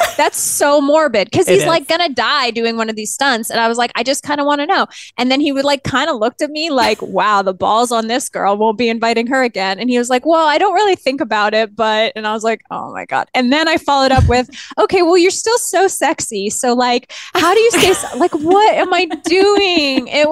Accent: Canada; I grew up in Canada.

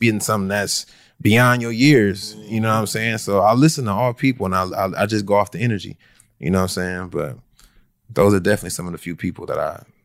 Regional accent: Compton, California, United States; I'm originally from Compton.

